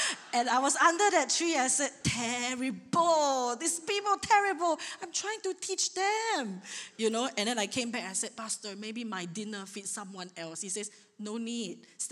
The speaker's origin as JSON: {"language": "English", "country": "Singapore", "said": "I said, hey, I'm from Singapore. We plan things, you know?"}